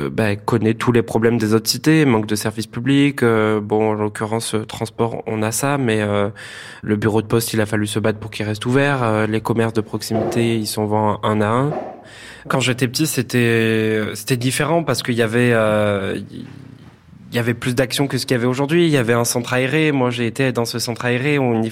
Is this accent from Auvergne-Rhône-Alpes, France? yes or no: no; Marseille, Provence-Alpes-Côte d'Azur, France; j'ai 19 ans et j'ai passé toute mon enfance à Frévalons, c'est un quartier du 13e arrondissement de Marseille. Et actuellement, j'habite dans le 15e arrondissement.